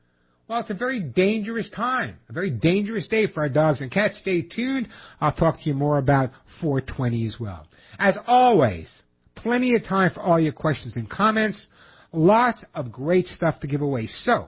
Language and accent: English; New York, United States; You know, growing up in New York, the ego New Yorkers have. There's no other state but New York.